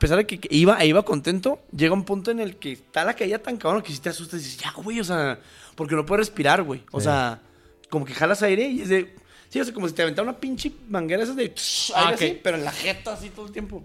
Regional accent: Chihuahua, Mexico; A ver, y somos de Chihuahua, o sea, y no somos los peores.

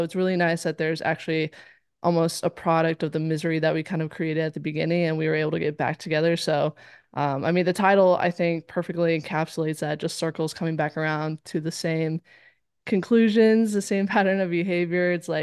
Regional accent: Cypress, California, United States; now in Cleveland, United States; I'm from Cypress area. So it's like a half hour from Long Beach down.

